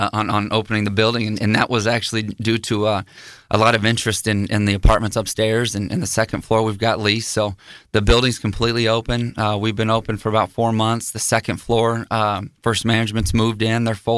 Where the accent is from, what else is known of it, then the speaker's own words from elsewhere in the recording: Leavenworth, Kansas, United States; So I actually grew up just right up the road in Leavenworth, Kansas, born and raised up there.